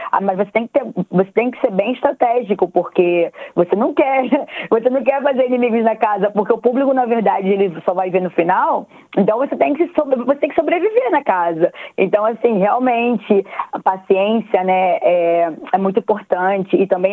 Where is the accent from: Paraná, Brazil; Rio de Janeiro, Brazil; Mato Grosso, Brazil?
Rio de Janeiro, Brazil; moved away as an adult; also born or lived in João Pessoa; now in Australia; eu sou do Brasil, eu nasci no Rio de Janeiro e morava em João Pessoa quando eu vim pra Austrália, morava em João Pessoa já faz tempo, já tô aqui na Austrália há uns 13 anos